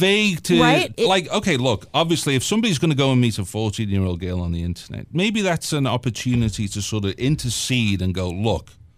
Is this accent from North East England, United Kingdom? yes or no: no; Liverpool, North West England, United Kingdom; now in Canada; I can't do it. I'm from Liverpool.